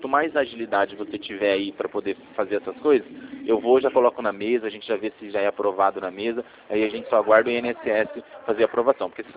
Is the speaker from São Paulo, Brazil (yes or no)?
yes; Rio Claro, São Paulo, Brazil; eu sou de Rio Claro, né?